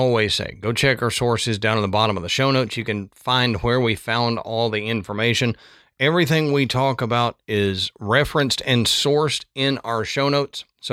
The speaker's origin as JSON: {"language": "English", "town": "Galveston", "region": "Texas", "country": "United States", "tie": "born or raised there", "said": "So if not to talk trash about my home state, but if you were to see Galveston now, you wouldn't think of it as the Wall Street of the South. It's not bad, but it had, I remember as a kid that you did not want to go to the beaches in Galveston."}